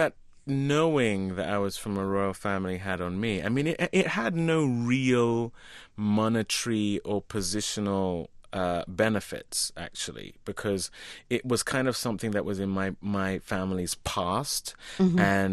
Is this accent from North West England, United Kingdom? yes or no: no; London, United Kingdom; born or raised there